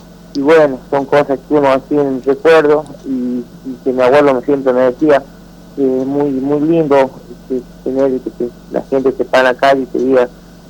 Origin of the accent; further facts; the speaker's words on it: Argentina; como argentinos nos llevamos al corazón